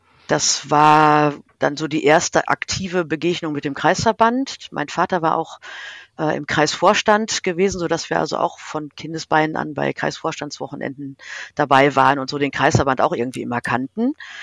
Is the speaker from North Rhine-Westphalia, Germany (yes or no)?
yes; Schalksmühle, North Rhine-Westphalia, Germany; in meinem Heimatort Schalksmühle war das zumindest zu meiner Zeit damals untrennbar miteinander verbunden. Also unser Vater war Pfarrer in Schalksmühle und immer auch schon CVJM-Mitglied